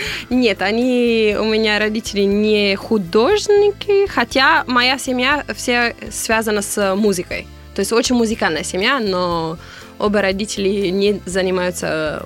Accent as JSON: {"language": "Russian", "town": "Pietrasanta", "region": "Tuscany", "country": "Italy", "tie": "born or raised there", "second_language": "Russian", "said": "Родилась я в Тоскане, в городе Петросан. Это значит «Святой камень». И это находится очень близко к берегу моря, близко к городу Каррара, откуда наш мрамор."}